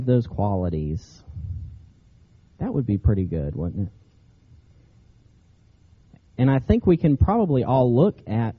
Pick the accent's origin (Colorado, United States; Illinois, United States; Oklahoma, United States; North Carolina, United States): North Carolina, United States; I'm from North Carolina. Where I grew up was about 2 hours from the beach